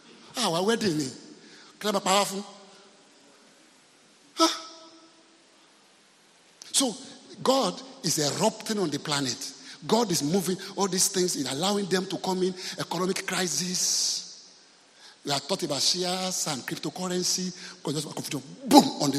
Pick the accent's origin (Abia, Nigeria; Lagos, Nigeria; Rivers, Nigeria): Lagos, Nigeria; When I was growing up in Lagos